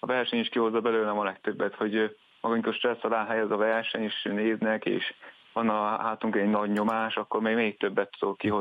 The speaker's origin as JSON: {"language": "Hungarian", "region": "Hajdú-Bihar", "country": "Hungary", "lives_now": "Nyíregyháza, Hungary", "said": "Hát én Debrecen mellett élünk, és mint bihari származású, úgy kerültem Hajdúszoboszlóra"}